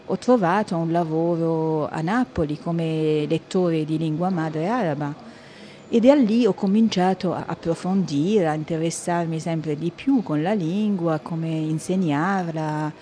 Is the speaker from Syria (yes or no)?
yes; Aleppo, Aleppo Governorate, Syria; e vengo da Aleppo.